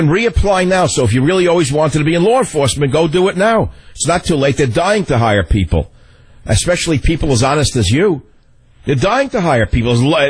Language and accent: English; San Francisco, California, United States; Jonathan on KSFO in my hometown of San Francisco.